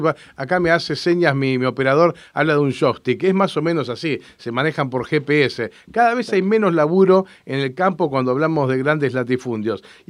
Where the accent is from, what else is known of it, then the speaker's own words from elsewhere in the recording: La Pampa, Argentina; los que somos de La Pampa, que somos pocos y cada vez menos